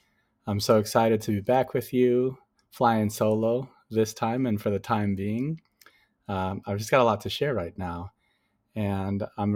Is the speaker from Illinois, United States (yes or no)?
yes; Chicago, Illinois, United States; So I, you know, growing up in Chicago, I got into a lot of amazing experiences as a young person learning music in high school and in college.